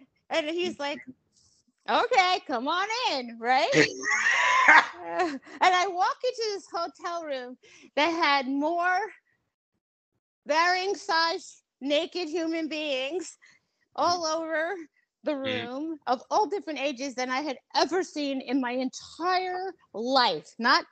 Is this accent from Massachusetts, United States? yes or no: no; Sedona, Arizona, United States; Okay. I grew up in Sedona, Arizona.